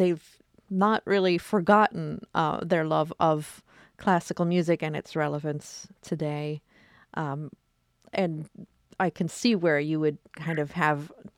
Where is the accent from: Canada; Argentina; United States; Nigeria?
Canada; Dawson Creek, British Columbia; because I grew up in Dawson Creek, BC.